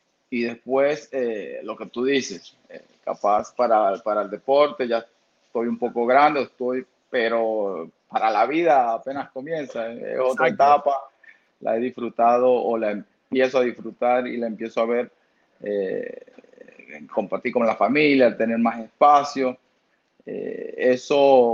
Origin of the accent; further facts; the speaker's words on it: Maracaibo, Zulia, Venezuela; yo donde crecí en Maracaibo, tuve la fortuna y la suerte de estar rodeado en un sector, en los Aticos, por arriba, donde a escasos 100 metros está una cancha